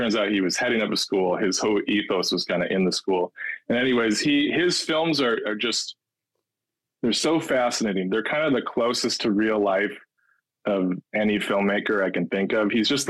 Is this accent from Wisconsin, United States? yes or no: yes; Tomah, Wisconsin, United States; I grew up in Tomah, Wisconsin. You heard of Tomah?